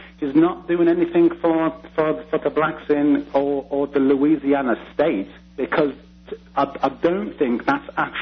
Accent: England, United Kingdom; now in United States; I want to say that I'm black, and I've been over this. I'm from England, and I've been here now for 3.5 years.

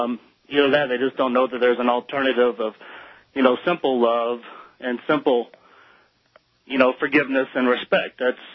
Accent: Louisiana, United States; I've had to deal with that growing up in Louisiana and people hating people

